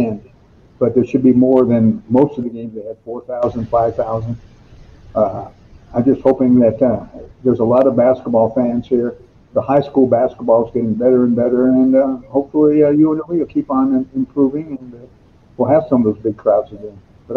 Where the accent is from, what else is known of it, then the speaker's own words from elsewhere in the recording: Las Vegas, Nevada, United States; Well, there's some stuff about family growing up in Las Vegas